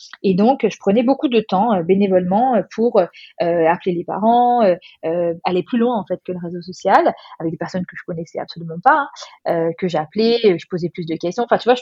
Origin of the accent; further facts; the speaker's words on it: France; Je suis encore française